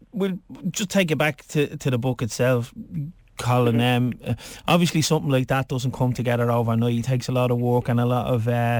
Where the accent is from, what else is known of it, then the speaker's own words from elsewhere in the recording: Finglas, County Dublin, Ireland; I remember growing up in Finglas, these were massive music festivals.